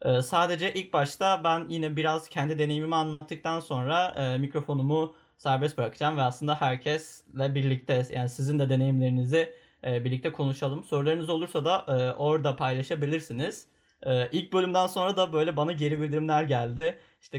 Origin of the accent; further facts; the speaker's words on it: Bursa, Turkey; Bursalıyım.